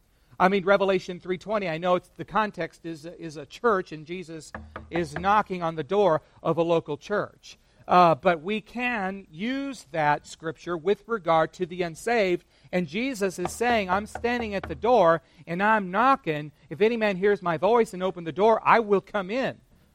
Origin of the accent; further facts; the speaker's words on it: California, United States; I grew up in California. Certainly at Central California, but certainly not a place of moral and virtue.